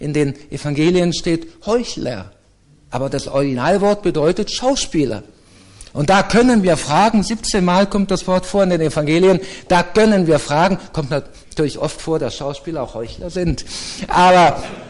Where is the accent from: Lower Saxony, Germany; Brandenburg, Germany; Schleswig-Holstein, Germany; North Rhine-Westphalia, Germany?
North Rhine-Westphalia, Germany; Düsseldorf; Ich bin ja selber Düsseldorfer